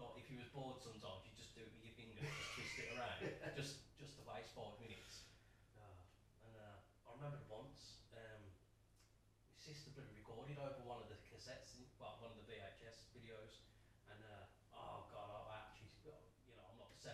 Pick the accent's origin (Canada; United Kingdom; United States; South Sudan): United Kingdom; England; Being English, British, it seems more harder for us, because we don't grasp the sense of how to speak other languages